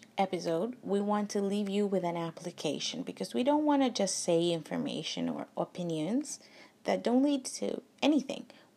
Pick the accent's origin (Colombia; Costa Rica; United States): Colombia; English is a second language; And the third one is Renacer, which is one in Colombia. And it has 33 years of working. In my hometown, they have 33 children, actually.